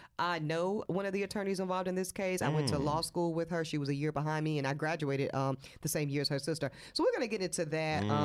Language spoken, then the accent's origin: English; Louisiana, United States; born there; I was born in Louisiana. I have a special place in my heart for this Southern rap culture.